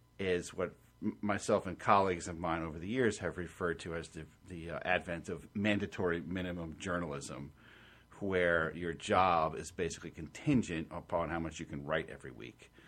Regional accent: New York, United States; I always thought it would be really cool to be an editorial writer for my hometown Newsday on Long Island

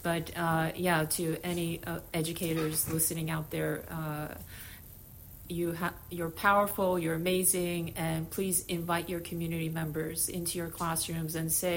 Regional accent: United States; I grew up here in America

